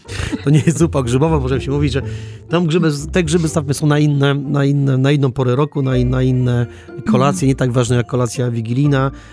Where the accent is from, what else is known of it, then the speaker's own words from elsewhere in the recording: Greater Poland Voivodeship, Poland; Ja z racji też, że pochodzę z Wielkopolski, to zdecydowanie zupa rybna.